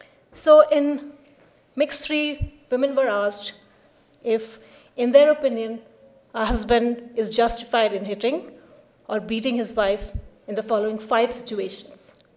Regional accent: India; English is a second language; But I am from India, it's very much a reality for a lot of women in India

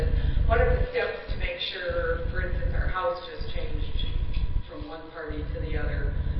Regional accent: Minnesota, United States; I'm from Minnesota as well, so thank you.

